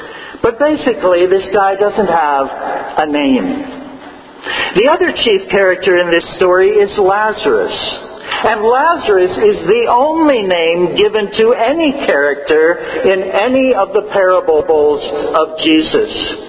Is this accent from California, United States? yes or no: yes; California, United States; Personally, since I'm from Southern California, I kind of like to picture this rich man as living in Beverly Hills.